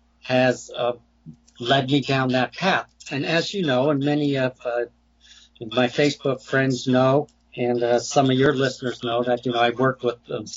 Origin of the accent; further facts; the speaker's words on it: California, United States; As a very young child, growing up in Southern California, okay, Southern California was very different back in the 50s and early 60s.